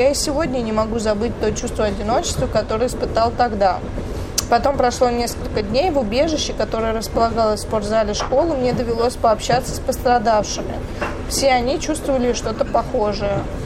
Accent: Kumamoto, Japan; Через 5 лет после этого на моей малой родине, префектуре Кумамото, случилось мощное землетрясение.

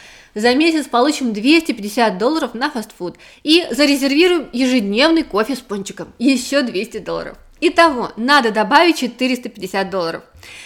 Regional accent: Australia; я из Австралии.

